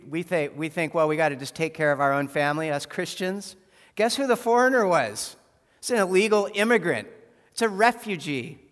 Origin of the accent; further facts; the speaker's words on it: Fairbanks, Alaska, United States; I'm from Fairbanks, Alaska.